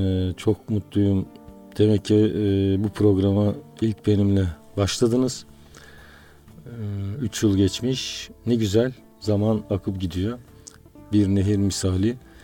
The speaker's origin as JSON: {"language": "Turkish", "town": "Sinekçi", "region": "Çanakkale", "country": "Turkey", "tie": "born or raised there", "said": "Çanakkale'liyim. Çanakkale'nin Biga ilçesinin Sinekçi köyünden."}